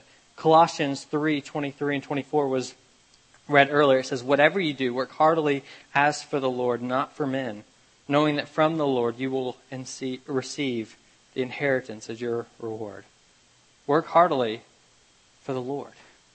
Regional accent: Memphis, Tennessee, United States; There was in my hometown, not really town, city, Memphis, Tennessee, growing up, there was a situation that came up.

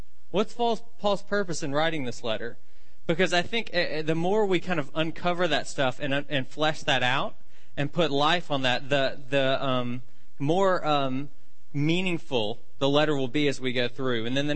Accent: the South, United States; If you know that I'm from the South, then you know that in the South we use things like double subjunctives, like might could.

